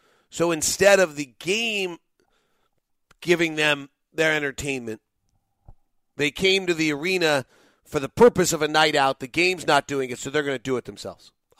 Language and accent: English; Utah, United States; When this is national news and I say I'm from Utah, I have a hurdle I now have to jump